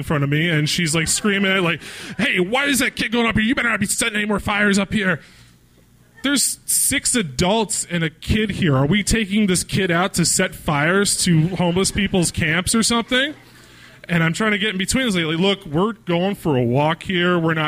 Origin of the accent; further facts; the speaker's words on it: East Coast, United States; So I grew up on the East Coast. I love graffiti.